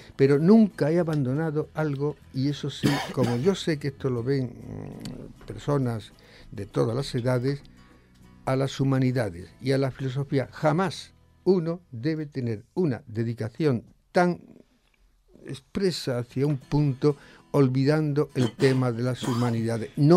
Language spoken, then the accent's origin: Spanish; Seville, Andalusia, Spain; born there; en efecto nací en Sevilla, hice allí historia, arte... y me faltó una o dos asignaturas para clásicas. Tuve una beca y me fui a Madrid, a la Autónoma